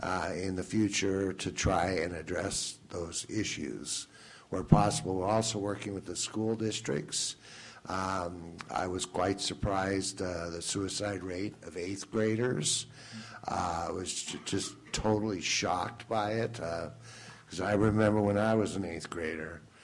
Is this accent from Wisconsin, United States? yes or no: yes; Milwaukee, Wisconsin, United States; I was formerly the mayor of Milwaukee, born and raised in Milwaukee